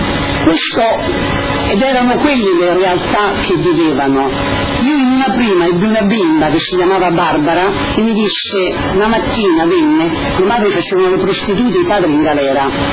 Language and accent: Italian; Rome, Lazio, Italy; Ero un insegnante elementare a 30 km, sono romana, 30 km da Roma, Fiumicino, in cui io sono arrivata nel 73 a Fiumicino